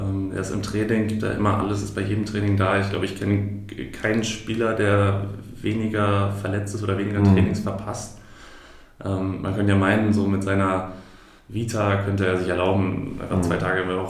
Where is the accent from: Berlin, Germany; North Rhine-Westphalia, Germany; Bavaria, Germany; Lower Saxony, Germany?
Lower Saxony, Germany; Oldenburg; Ich komme aus Oldenburg. Oldenburg ist auch nicht sonderlich groß. Gerade die Innenstadt ist eher kleiner gehalten.